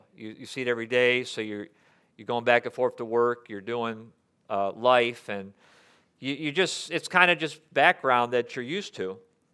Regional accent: Michigan, United States; I'm from Michigan, by the way

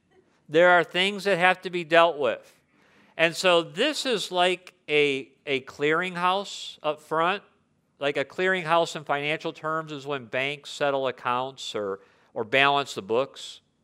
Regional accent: United States; we can pray for forgiveness for ourselves as an American

